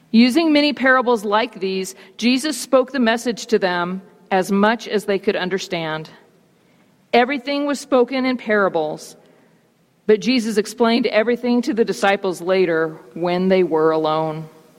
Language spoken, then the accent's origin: English; Sylmar, California, United States; To be more precise, I grew up in Sylmar, a small suburban community so named for the Spanish for the sea of olives that grew there.